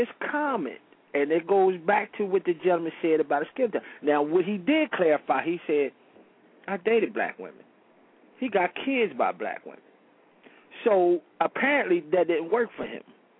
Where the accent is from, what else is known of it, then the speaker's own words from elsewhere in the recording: Philadelphia, Pennsylvania, United States; Because I come from North Philadelphia in the projects, oldest child, and that's a little city in itself if you live in the projects.